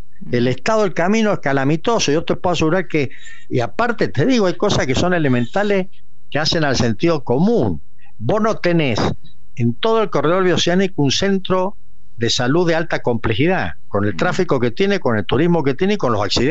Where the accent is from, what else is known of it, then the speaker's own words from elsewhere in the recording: Mendoza, Argentina; Yo soy gobernador de Mendoza.